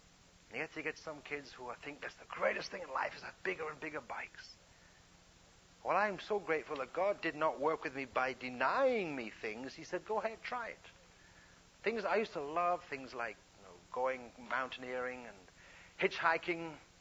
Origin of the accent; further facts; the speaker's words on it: England, United Kingdom; as a young teenager, growing up in England